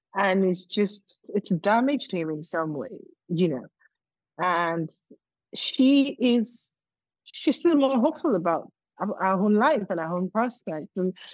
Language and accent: English; Nigeria; in the home state, my home state in Nigeria